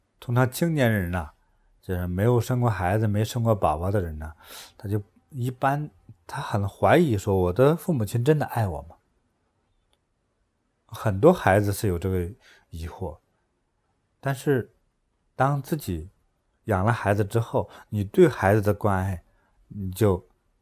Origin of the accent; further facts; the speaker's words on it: China; 就我们中国人这方面说爱就比较腼腆